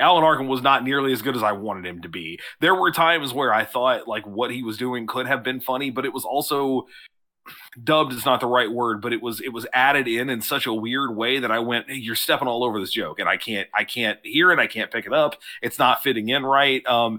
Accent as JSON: {"language": "English", "region": "London", "country": "United Kingdom", "said": "I'm from London. Don't worry."}